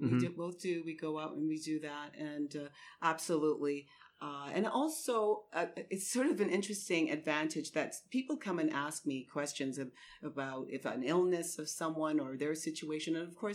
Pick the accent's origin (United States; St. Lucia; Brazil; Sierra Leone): St. Lucia; You know, I grew up in the Caribbean, and especially in St. Lucia, where my dad is from